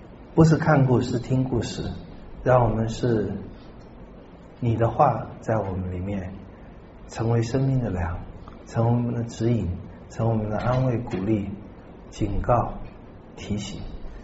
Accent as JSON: {"language": "Chinese", "country": "China", "said": "我能懂以色列人请他做王，我们中国人也都喜欢下跪"}